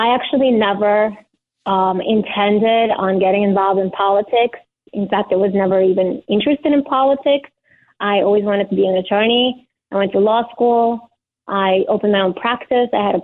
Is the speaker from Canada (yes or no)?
no; Ukraine; I'm an immigrant from Ukraine. I know we're going to talk about Ukraine, but I am an immigrant from Ukraine. I was born to a Jewish family.